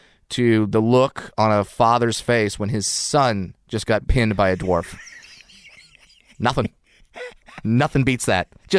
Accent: California, United States; Orange County.

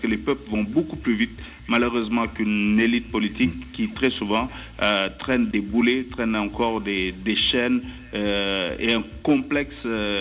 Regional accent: Senegal; je suis sénégalais, je suis de passeport sénégalais, je suis de nationalité africaine avec un passeport sénégalais.

